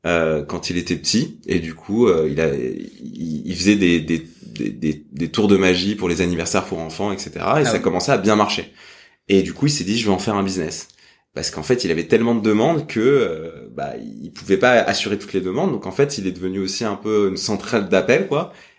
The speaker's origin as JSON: {"language": "French", "town": "Neuilly-sur-Seine", "region": "Île-de-France", "country": "France", "tie": "born or raised there", "said": "Moi j'ai grandi à Neuilly-sur-Seine, donc dans un petit cocon."}